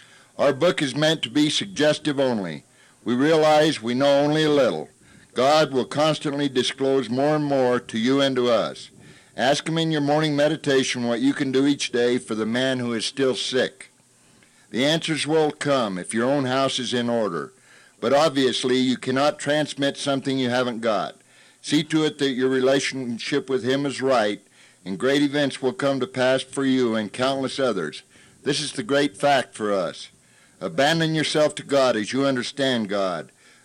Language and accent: English; Salt Lake City, Utah, United States; I'm an alcoholic. I'm from Salt Lake City